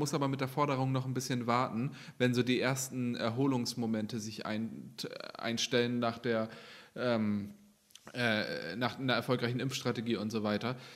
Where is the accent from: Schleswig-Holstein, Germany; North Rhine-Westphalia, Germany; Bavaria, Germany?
Schleswig-Holstein, Germany; Kiel; beste Eisdiele in meiner Kindheit in Kiel war Eisparadies.